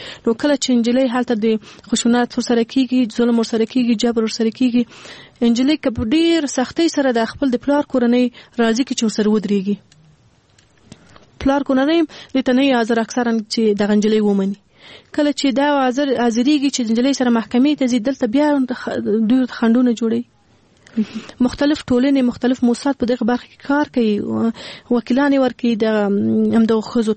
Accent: Afghanistan; مونږ په خپل افغانستان کې پیدا شوی

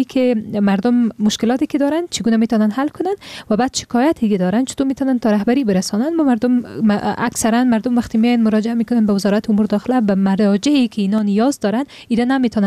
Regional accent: Afghanistan; به عنوان یک افغان

